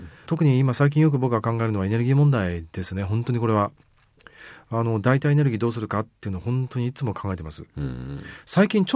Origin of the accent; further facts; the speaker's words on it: Kamakura, Kanagawa, Japan; ちょっと実はうちの実家、鎌倉なんですが